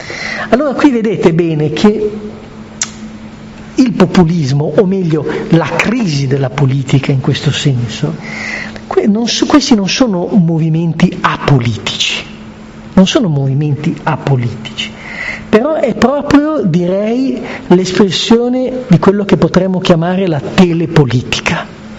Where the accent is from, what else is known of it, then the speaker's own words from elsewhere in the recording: Locarno, Ticino, Switzerland; In Ticino, io sono di Locarno